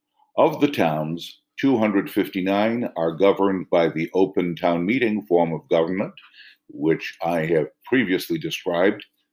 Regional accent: Hubbardston, Massachusetts, United States; In addition to teaching, I am also an elected official in my hometown of Hubbardston, Massachusetts.

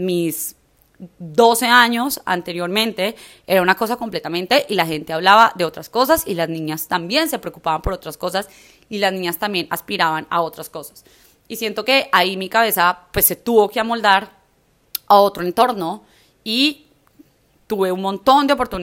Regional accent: Manizales, Caldas, Colombia; also born or lived in Pensilvania; Nosotros no somos de la capital. A mí me criaron en Manizales. Yo nací en Pensilvania Caldas. Y mis papás nacieron en Samaria Caldas, que es un lugar muy alejado

